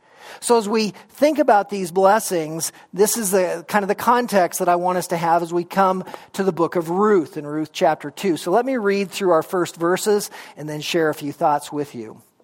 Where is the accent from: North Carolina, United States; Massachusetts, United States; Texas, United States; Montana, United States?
Montana, United States; that kind of conversation growing up in Montana. And there was a lot of kind of that redneck slang that went on.